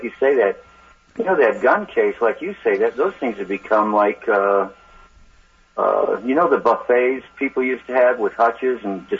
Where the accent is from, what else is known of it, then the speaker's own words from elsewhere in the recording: Michigan, United States; now in Howard County, United States; I was born and raised in Michigan.